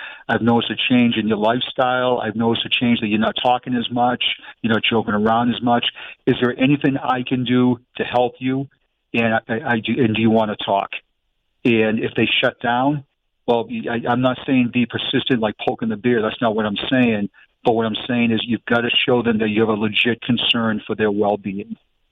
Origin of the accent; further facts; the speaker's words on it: Boston, Massachusetts, United States; accent: Boston; now in Florida, United States; It's my Boston accent's kicking it right now.